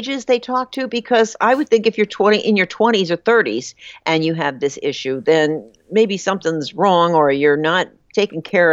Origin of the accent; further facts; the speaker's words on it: New Jersey, United States; But see, I'm from New Jersey and I'm half Italian, so you wouldn't say that.